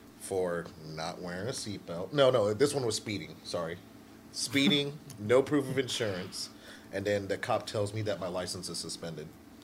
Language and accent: English; New Orleans, Louisiana, United States; up here in the Northwest, it's a whole bunch of different story from when I'm from New Orleans.